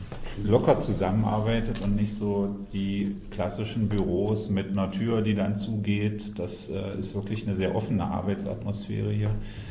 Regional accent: Magdeburg, Saxony-Anhalt, Germany; Als Magdeburger

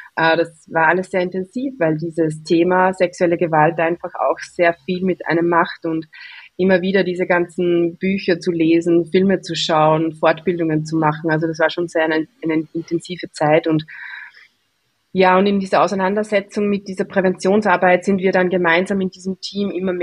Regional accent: Austria; Jetzt gibt es wieder bei uns in Österreich einen Werbespot für Tabletten gegen Erektionsstörungen.

